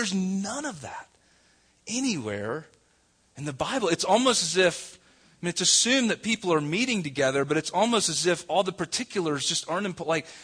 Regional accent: the South, United States; also born or lived in Denver / Atlanta; And that's, again, now, I grew up in the South, and things are just kind of that way. It's part of the culture and the DNA.

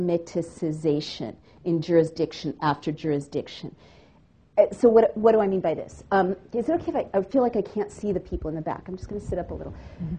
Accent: San Francisco, California, United States; I grew up in the Haight-Ashbury and I'm the child of hippies.

